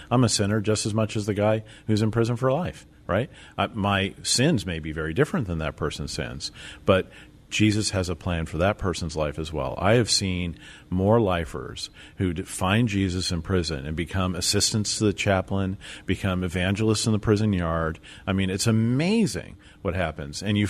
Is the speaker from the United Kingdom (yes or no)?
no; Los Angeles, California, United States; I grew up in Los Angeles.